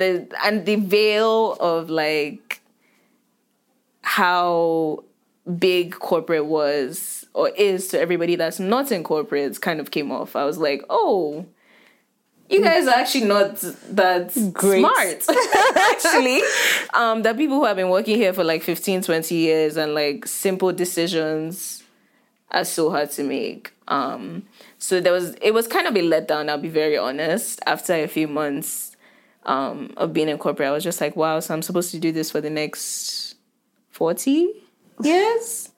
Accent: Nigeria; now in United States; growing up in Nigeria

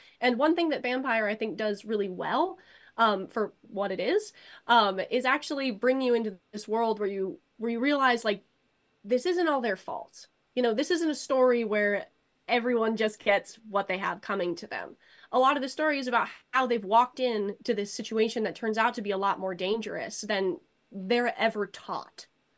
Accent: Alaska, United States; I grew up in Alaska. So up there, you can't go on a hike without people telling you how dangerous it is out there.

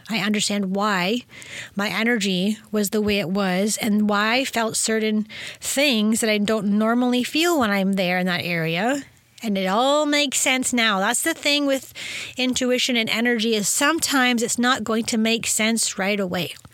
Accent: Canada; I'm from Canada.

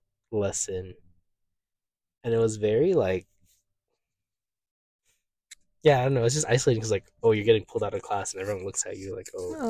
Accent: Baldwin Park, California, United States; So, I don't live here anymore, but I grew up in Baldwin Park, California.

